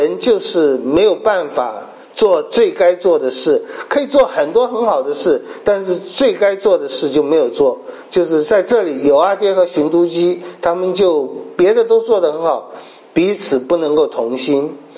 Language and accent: Chinese; Taipei, Taiwan; 因为我小的时候在街上，台北街上还看到牛车